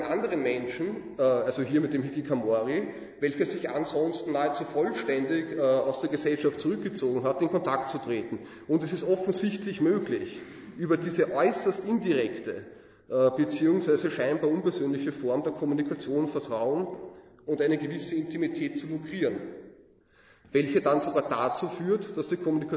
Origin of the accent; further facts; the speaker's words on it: Vienna, Austria; Als Wiener könnte ich den Eindruck gewinnen, wenn ich draußen unterwegs bin